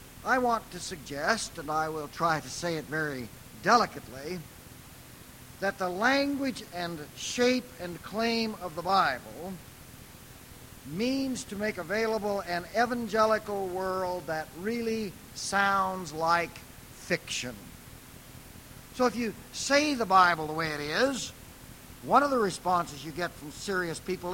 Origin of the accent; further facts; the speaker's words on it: Marshall, Missouri, United States; I grew up near Marshall, Missouri, and in growing up, we always thought that when we came to Kansas City, it was something of a religious pilgrimage